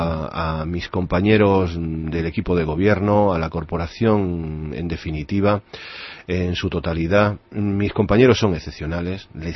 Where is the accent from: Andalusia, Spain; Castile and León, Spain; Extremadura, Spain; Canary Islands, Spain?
Extremadura, Spain; Yo procedo de Extremadura y allí también se come cabrito a caldereta, ¿no?